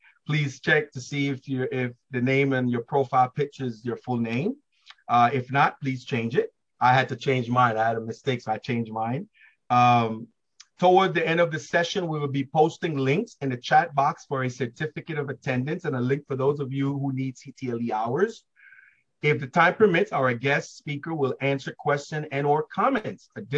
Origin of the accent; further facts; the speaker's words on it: Brooklyn, New York, United States; Mr. Forbes is a native New Yorker who was born, raised, and still lives in Brooklyn, my hometown as well.